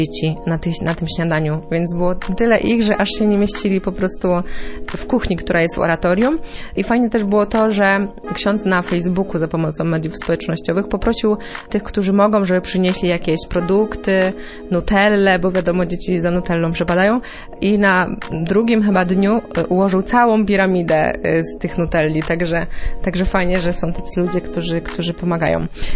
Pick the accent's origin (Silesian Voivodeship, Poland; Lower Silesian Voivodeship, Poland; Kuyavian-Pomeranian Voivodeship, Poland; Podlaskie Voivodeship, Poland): Kuyavian-Pomeranian Voivodeship, Poland; Aleksandrów Kujawski; To ja wam się pochwalę, że pochodzę z Aleksandrowa Kujawskiego